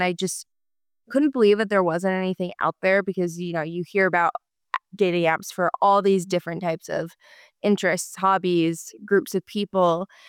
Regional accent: Colorado, United States; We are from Colorado, and so everyone is just like, you know, where are we going to go on a hike this weekend?

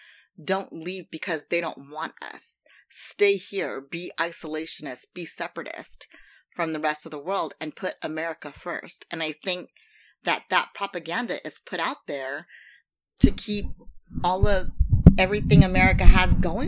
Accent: California, United States; Because I grew up in Silicon Valley.

